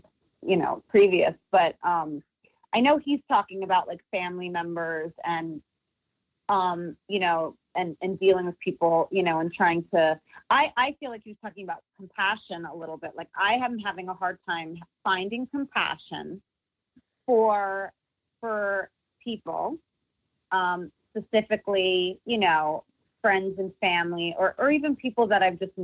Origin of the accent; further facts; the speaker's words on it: East Coast, United States; because I grew up on a different coast. I grew up on the East Coast